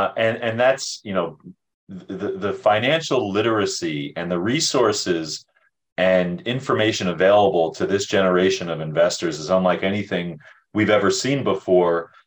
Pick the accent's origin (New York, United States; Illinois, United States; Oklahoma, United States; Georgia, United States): New York, United States; Amityville; I'm from the South Shore. I'm from Amityville, okay. Which is, I know you're proud of your Nassau County brethren. I'm right on the border. I literally grew up on County Line Road.